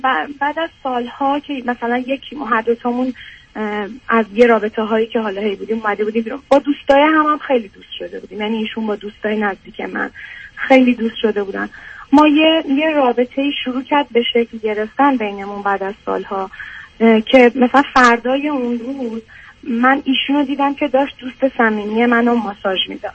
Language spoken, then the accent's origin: Persian; Iran; moved away; 12 سال از ایران مهاجرت کردم